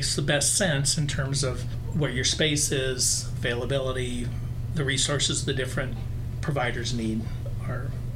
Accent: Sully, Iowa, United States; Okay, but I'm from Sully. It'd be more convenient for me to go to Pella, in Pella.

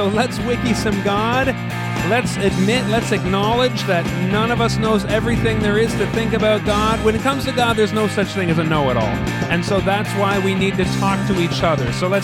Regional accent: Ottawa, Ontario, Canada; So growing up in Ottawa, that's cool. That's a thing we have in common.

